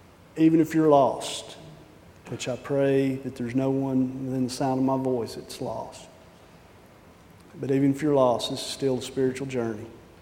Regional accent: Georgia, United States; I am from Georgia, so you'll have to forgive me

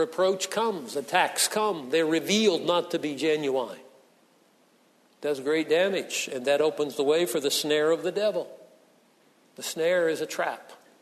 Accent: East Coast, United States; I grew up on the East Coast. They weren't so fanatical about lawns back there.

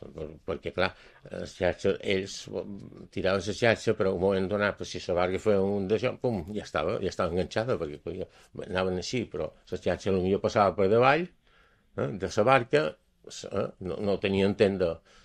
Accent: Palma, Balearic Islands, Spain; born there; 2 anys vaig néixer jo, a Santa Catalina, no hi havia Sondureta, no hi havia res

